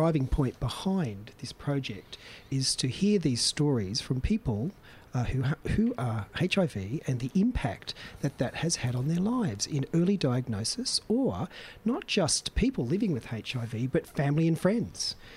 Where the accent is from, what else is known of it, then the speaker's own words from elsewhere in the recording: Papua New Guinea; I was brought up in Papua New Guinea